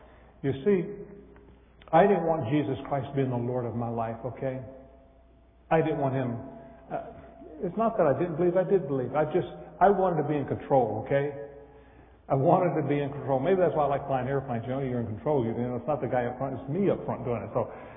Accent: North Carolina, United States; I grew up in Western North Carolina, going to high school.

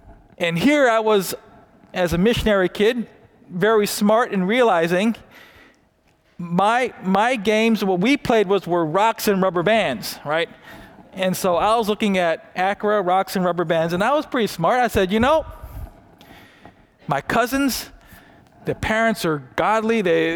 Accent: Taiwan; now in United States; I grew up in Taiwan on the mission field. And I remember coming back on furlough. Every 4 years, we'd come back home

